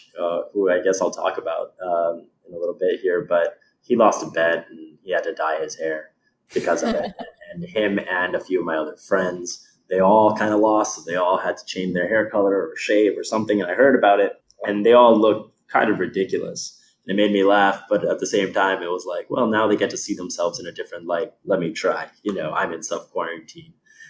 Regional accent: New Jersey, United States; Yeah, so I grew up in New Jersey, North Jersey.

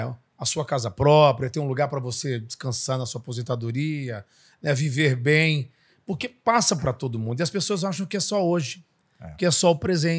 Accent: Fortaleza, Ceará, Brazil; born there; now in São Paulo, Brazil; eu nasci na capital, em Fortaleza. Eu e meus irmãos, né? Minha mãe era de Morada Nova, meu pai era de. Minha mãe era de Quixadá, olha, trocando as bolas. E meu pai de Morada Nova. Mas eu já nasci na capital.

